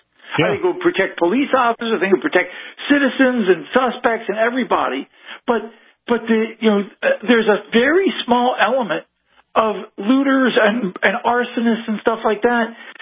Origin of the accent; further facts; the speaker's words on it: Baltimore, Maryland, United States; You know, I'm from Baltimore. The city, a lot of the city burned.